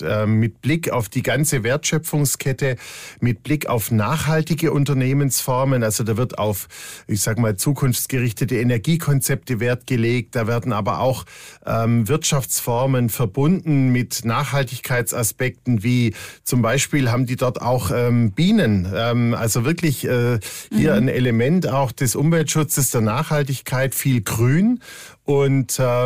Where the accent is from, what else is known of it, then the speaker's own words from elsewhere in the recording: Ludwigsburg, Baden-Württemberg, Germany; ich bin in Stuttgart geboren, in Ludwigsburg aufgewachsen und hatte immer eine ganz enge Bindung zur Stadt, auch über die Stationen in Konstanz, Kempten und München.